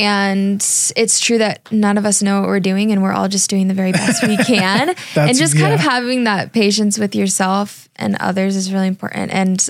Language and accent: English; Midwest, United States; But I grew up in the Midwest and— The entrepreneurial scene isn't as strong there.